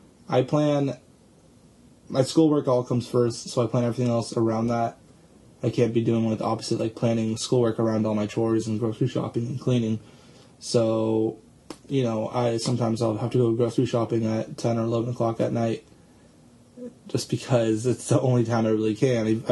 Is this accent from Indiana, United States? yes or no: no; San Diego, California, United States; I'm from San Diego, California.